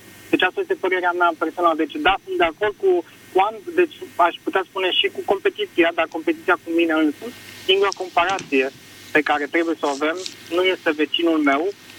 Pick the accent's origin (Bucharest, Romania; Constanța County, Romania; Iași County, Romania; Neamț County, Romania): Bucharest, Romania; sunt din București.